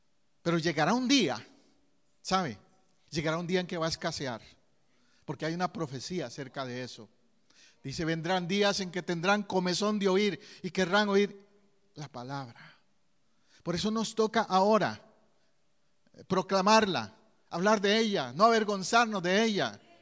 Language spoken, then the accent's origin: Spanish; Costa Rica; En mi país, en Costa Rica, me acuerdo épocas atrás que tal vez escaseaba el arroz o los frijoles